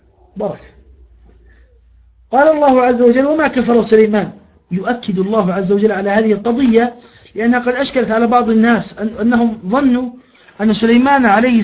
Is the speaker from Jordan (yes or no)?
yes; Jordan; لأحد الإخوة عندنا في الأردن راجعتها له